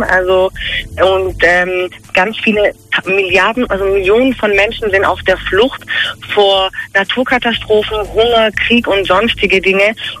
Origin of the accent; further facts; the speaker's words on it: Germany; born there; Meine Eltern waren Flüchtlinge aus Ostafrika 1980 und ich bin 1984 hier in Deutschland geboren.